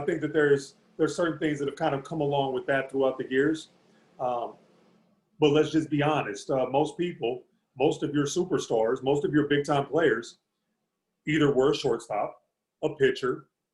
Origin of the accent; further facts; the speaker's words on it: St. Louis, Missouri, United States; I mean, obviously we're from St. Louis. Anybody from St. Louis understands what those barriers look like.